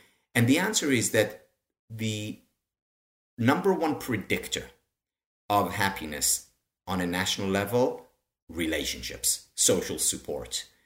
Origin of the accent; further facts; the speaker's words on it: Israel; Growing up in Israel taught me the most important lessons when it comes to happiness and well-being.